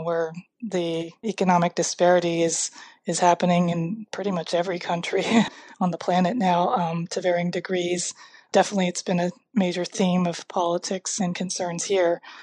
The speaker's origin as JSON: {"language": "English", "country": "United States", "tie": "born or raised there", "said": "It's kind of amazing to me because growing up in America, you just didn't hear much about Korea."}